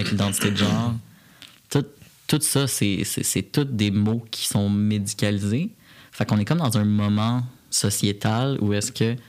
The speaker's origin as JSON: {"language": "French", "town": "Repentigny", "region": "Quebec", "country": "Canada", "tie": "born or raised there", "said": "moi, j'ai grandi à Repentigny, là, en petite banlieue. Fait que comme, j'avais une réalité quand même proche de Montréal. J'ai pas grandi en région, rien que ça."}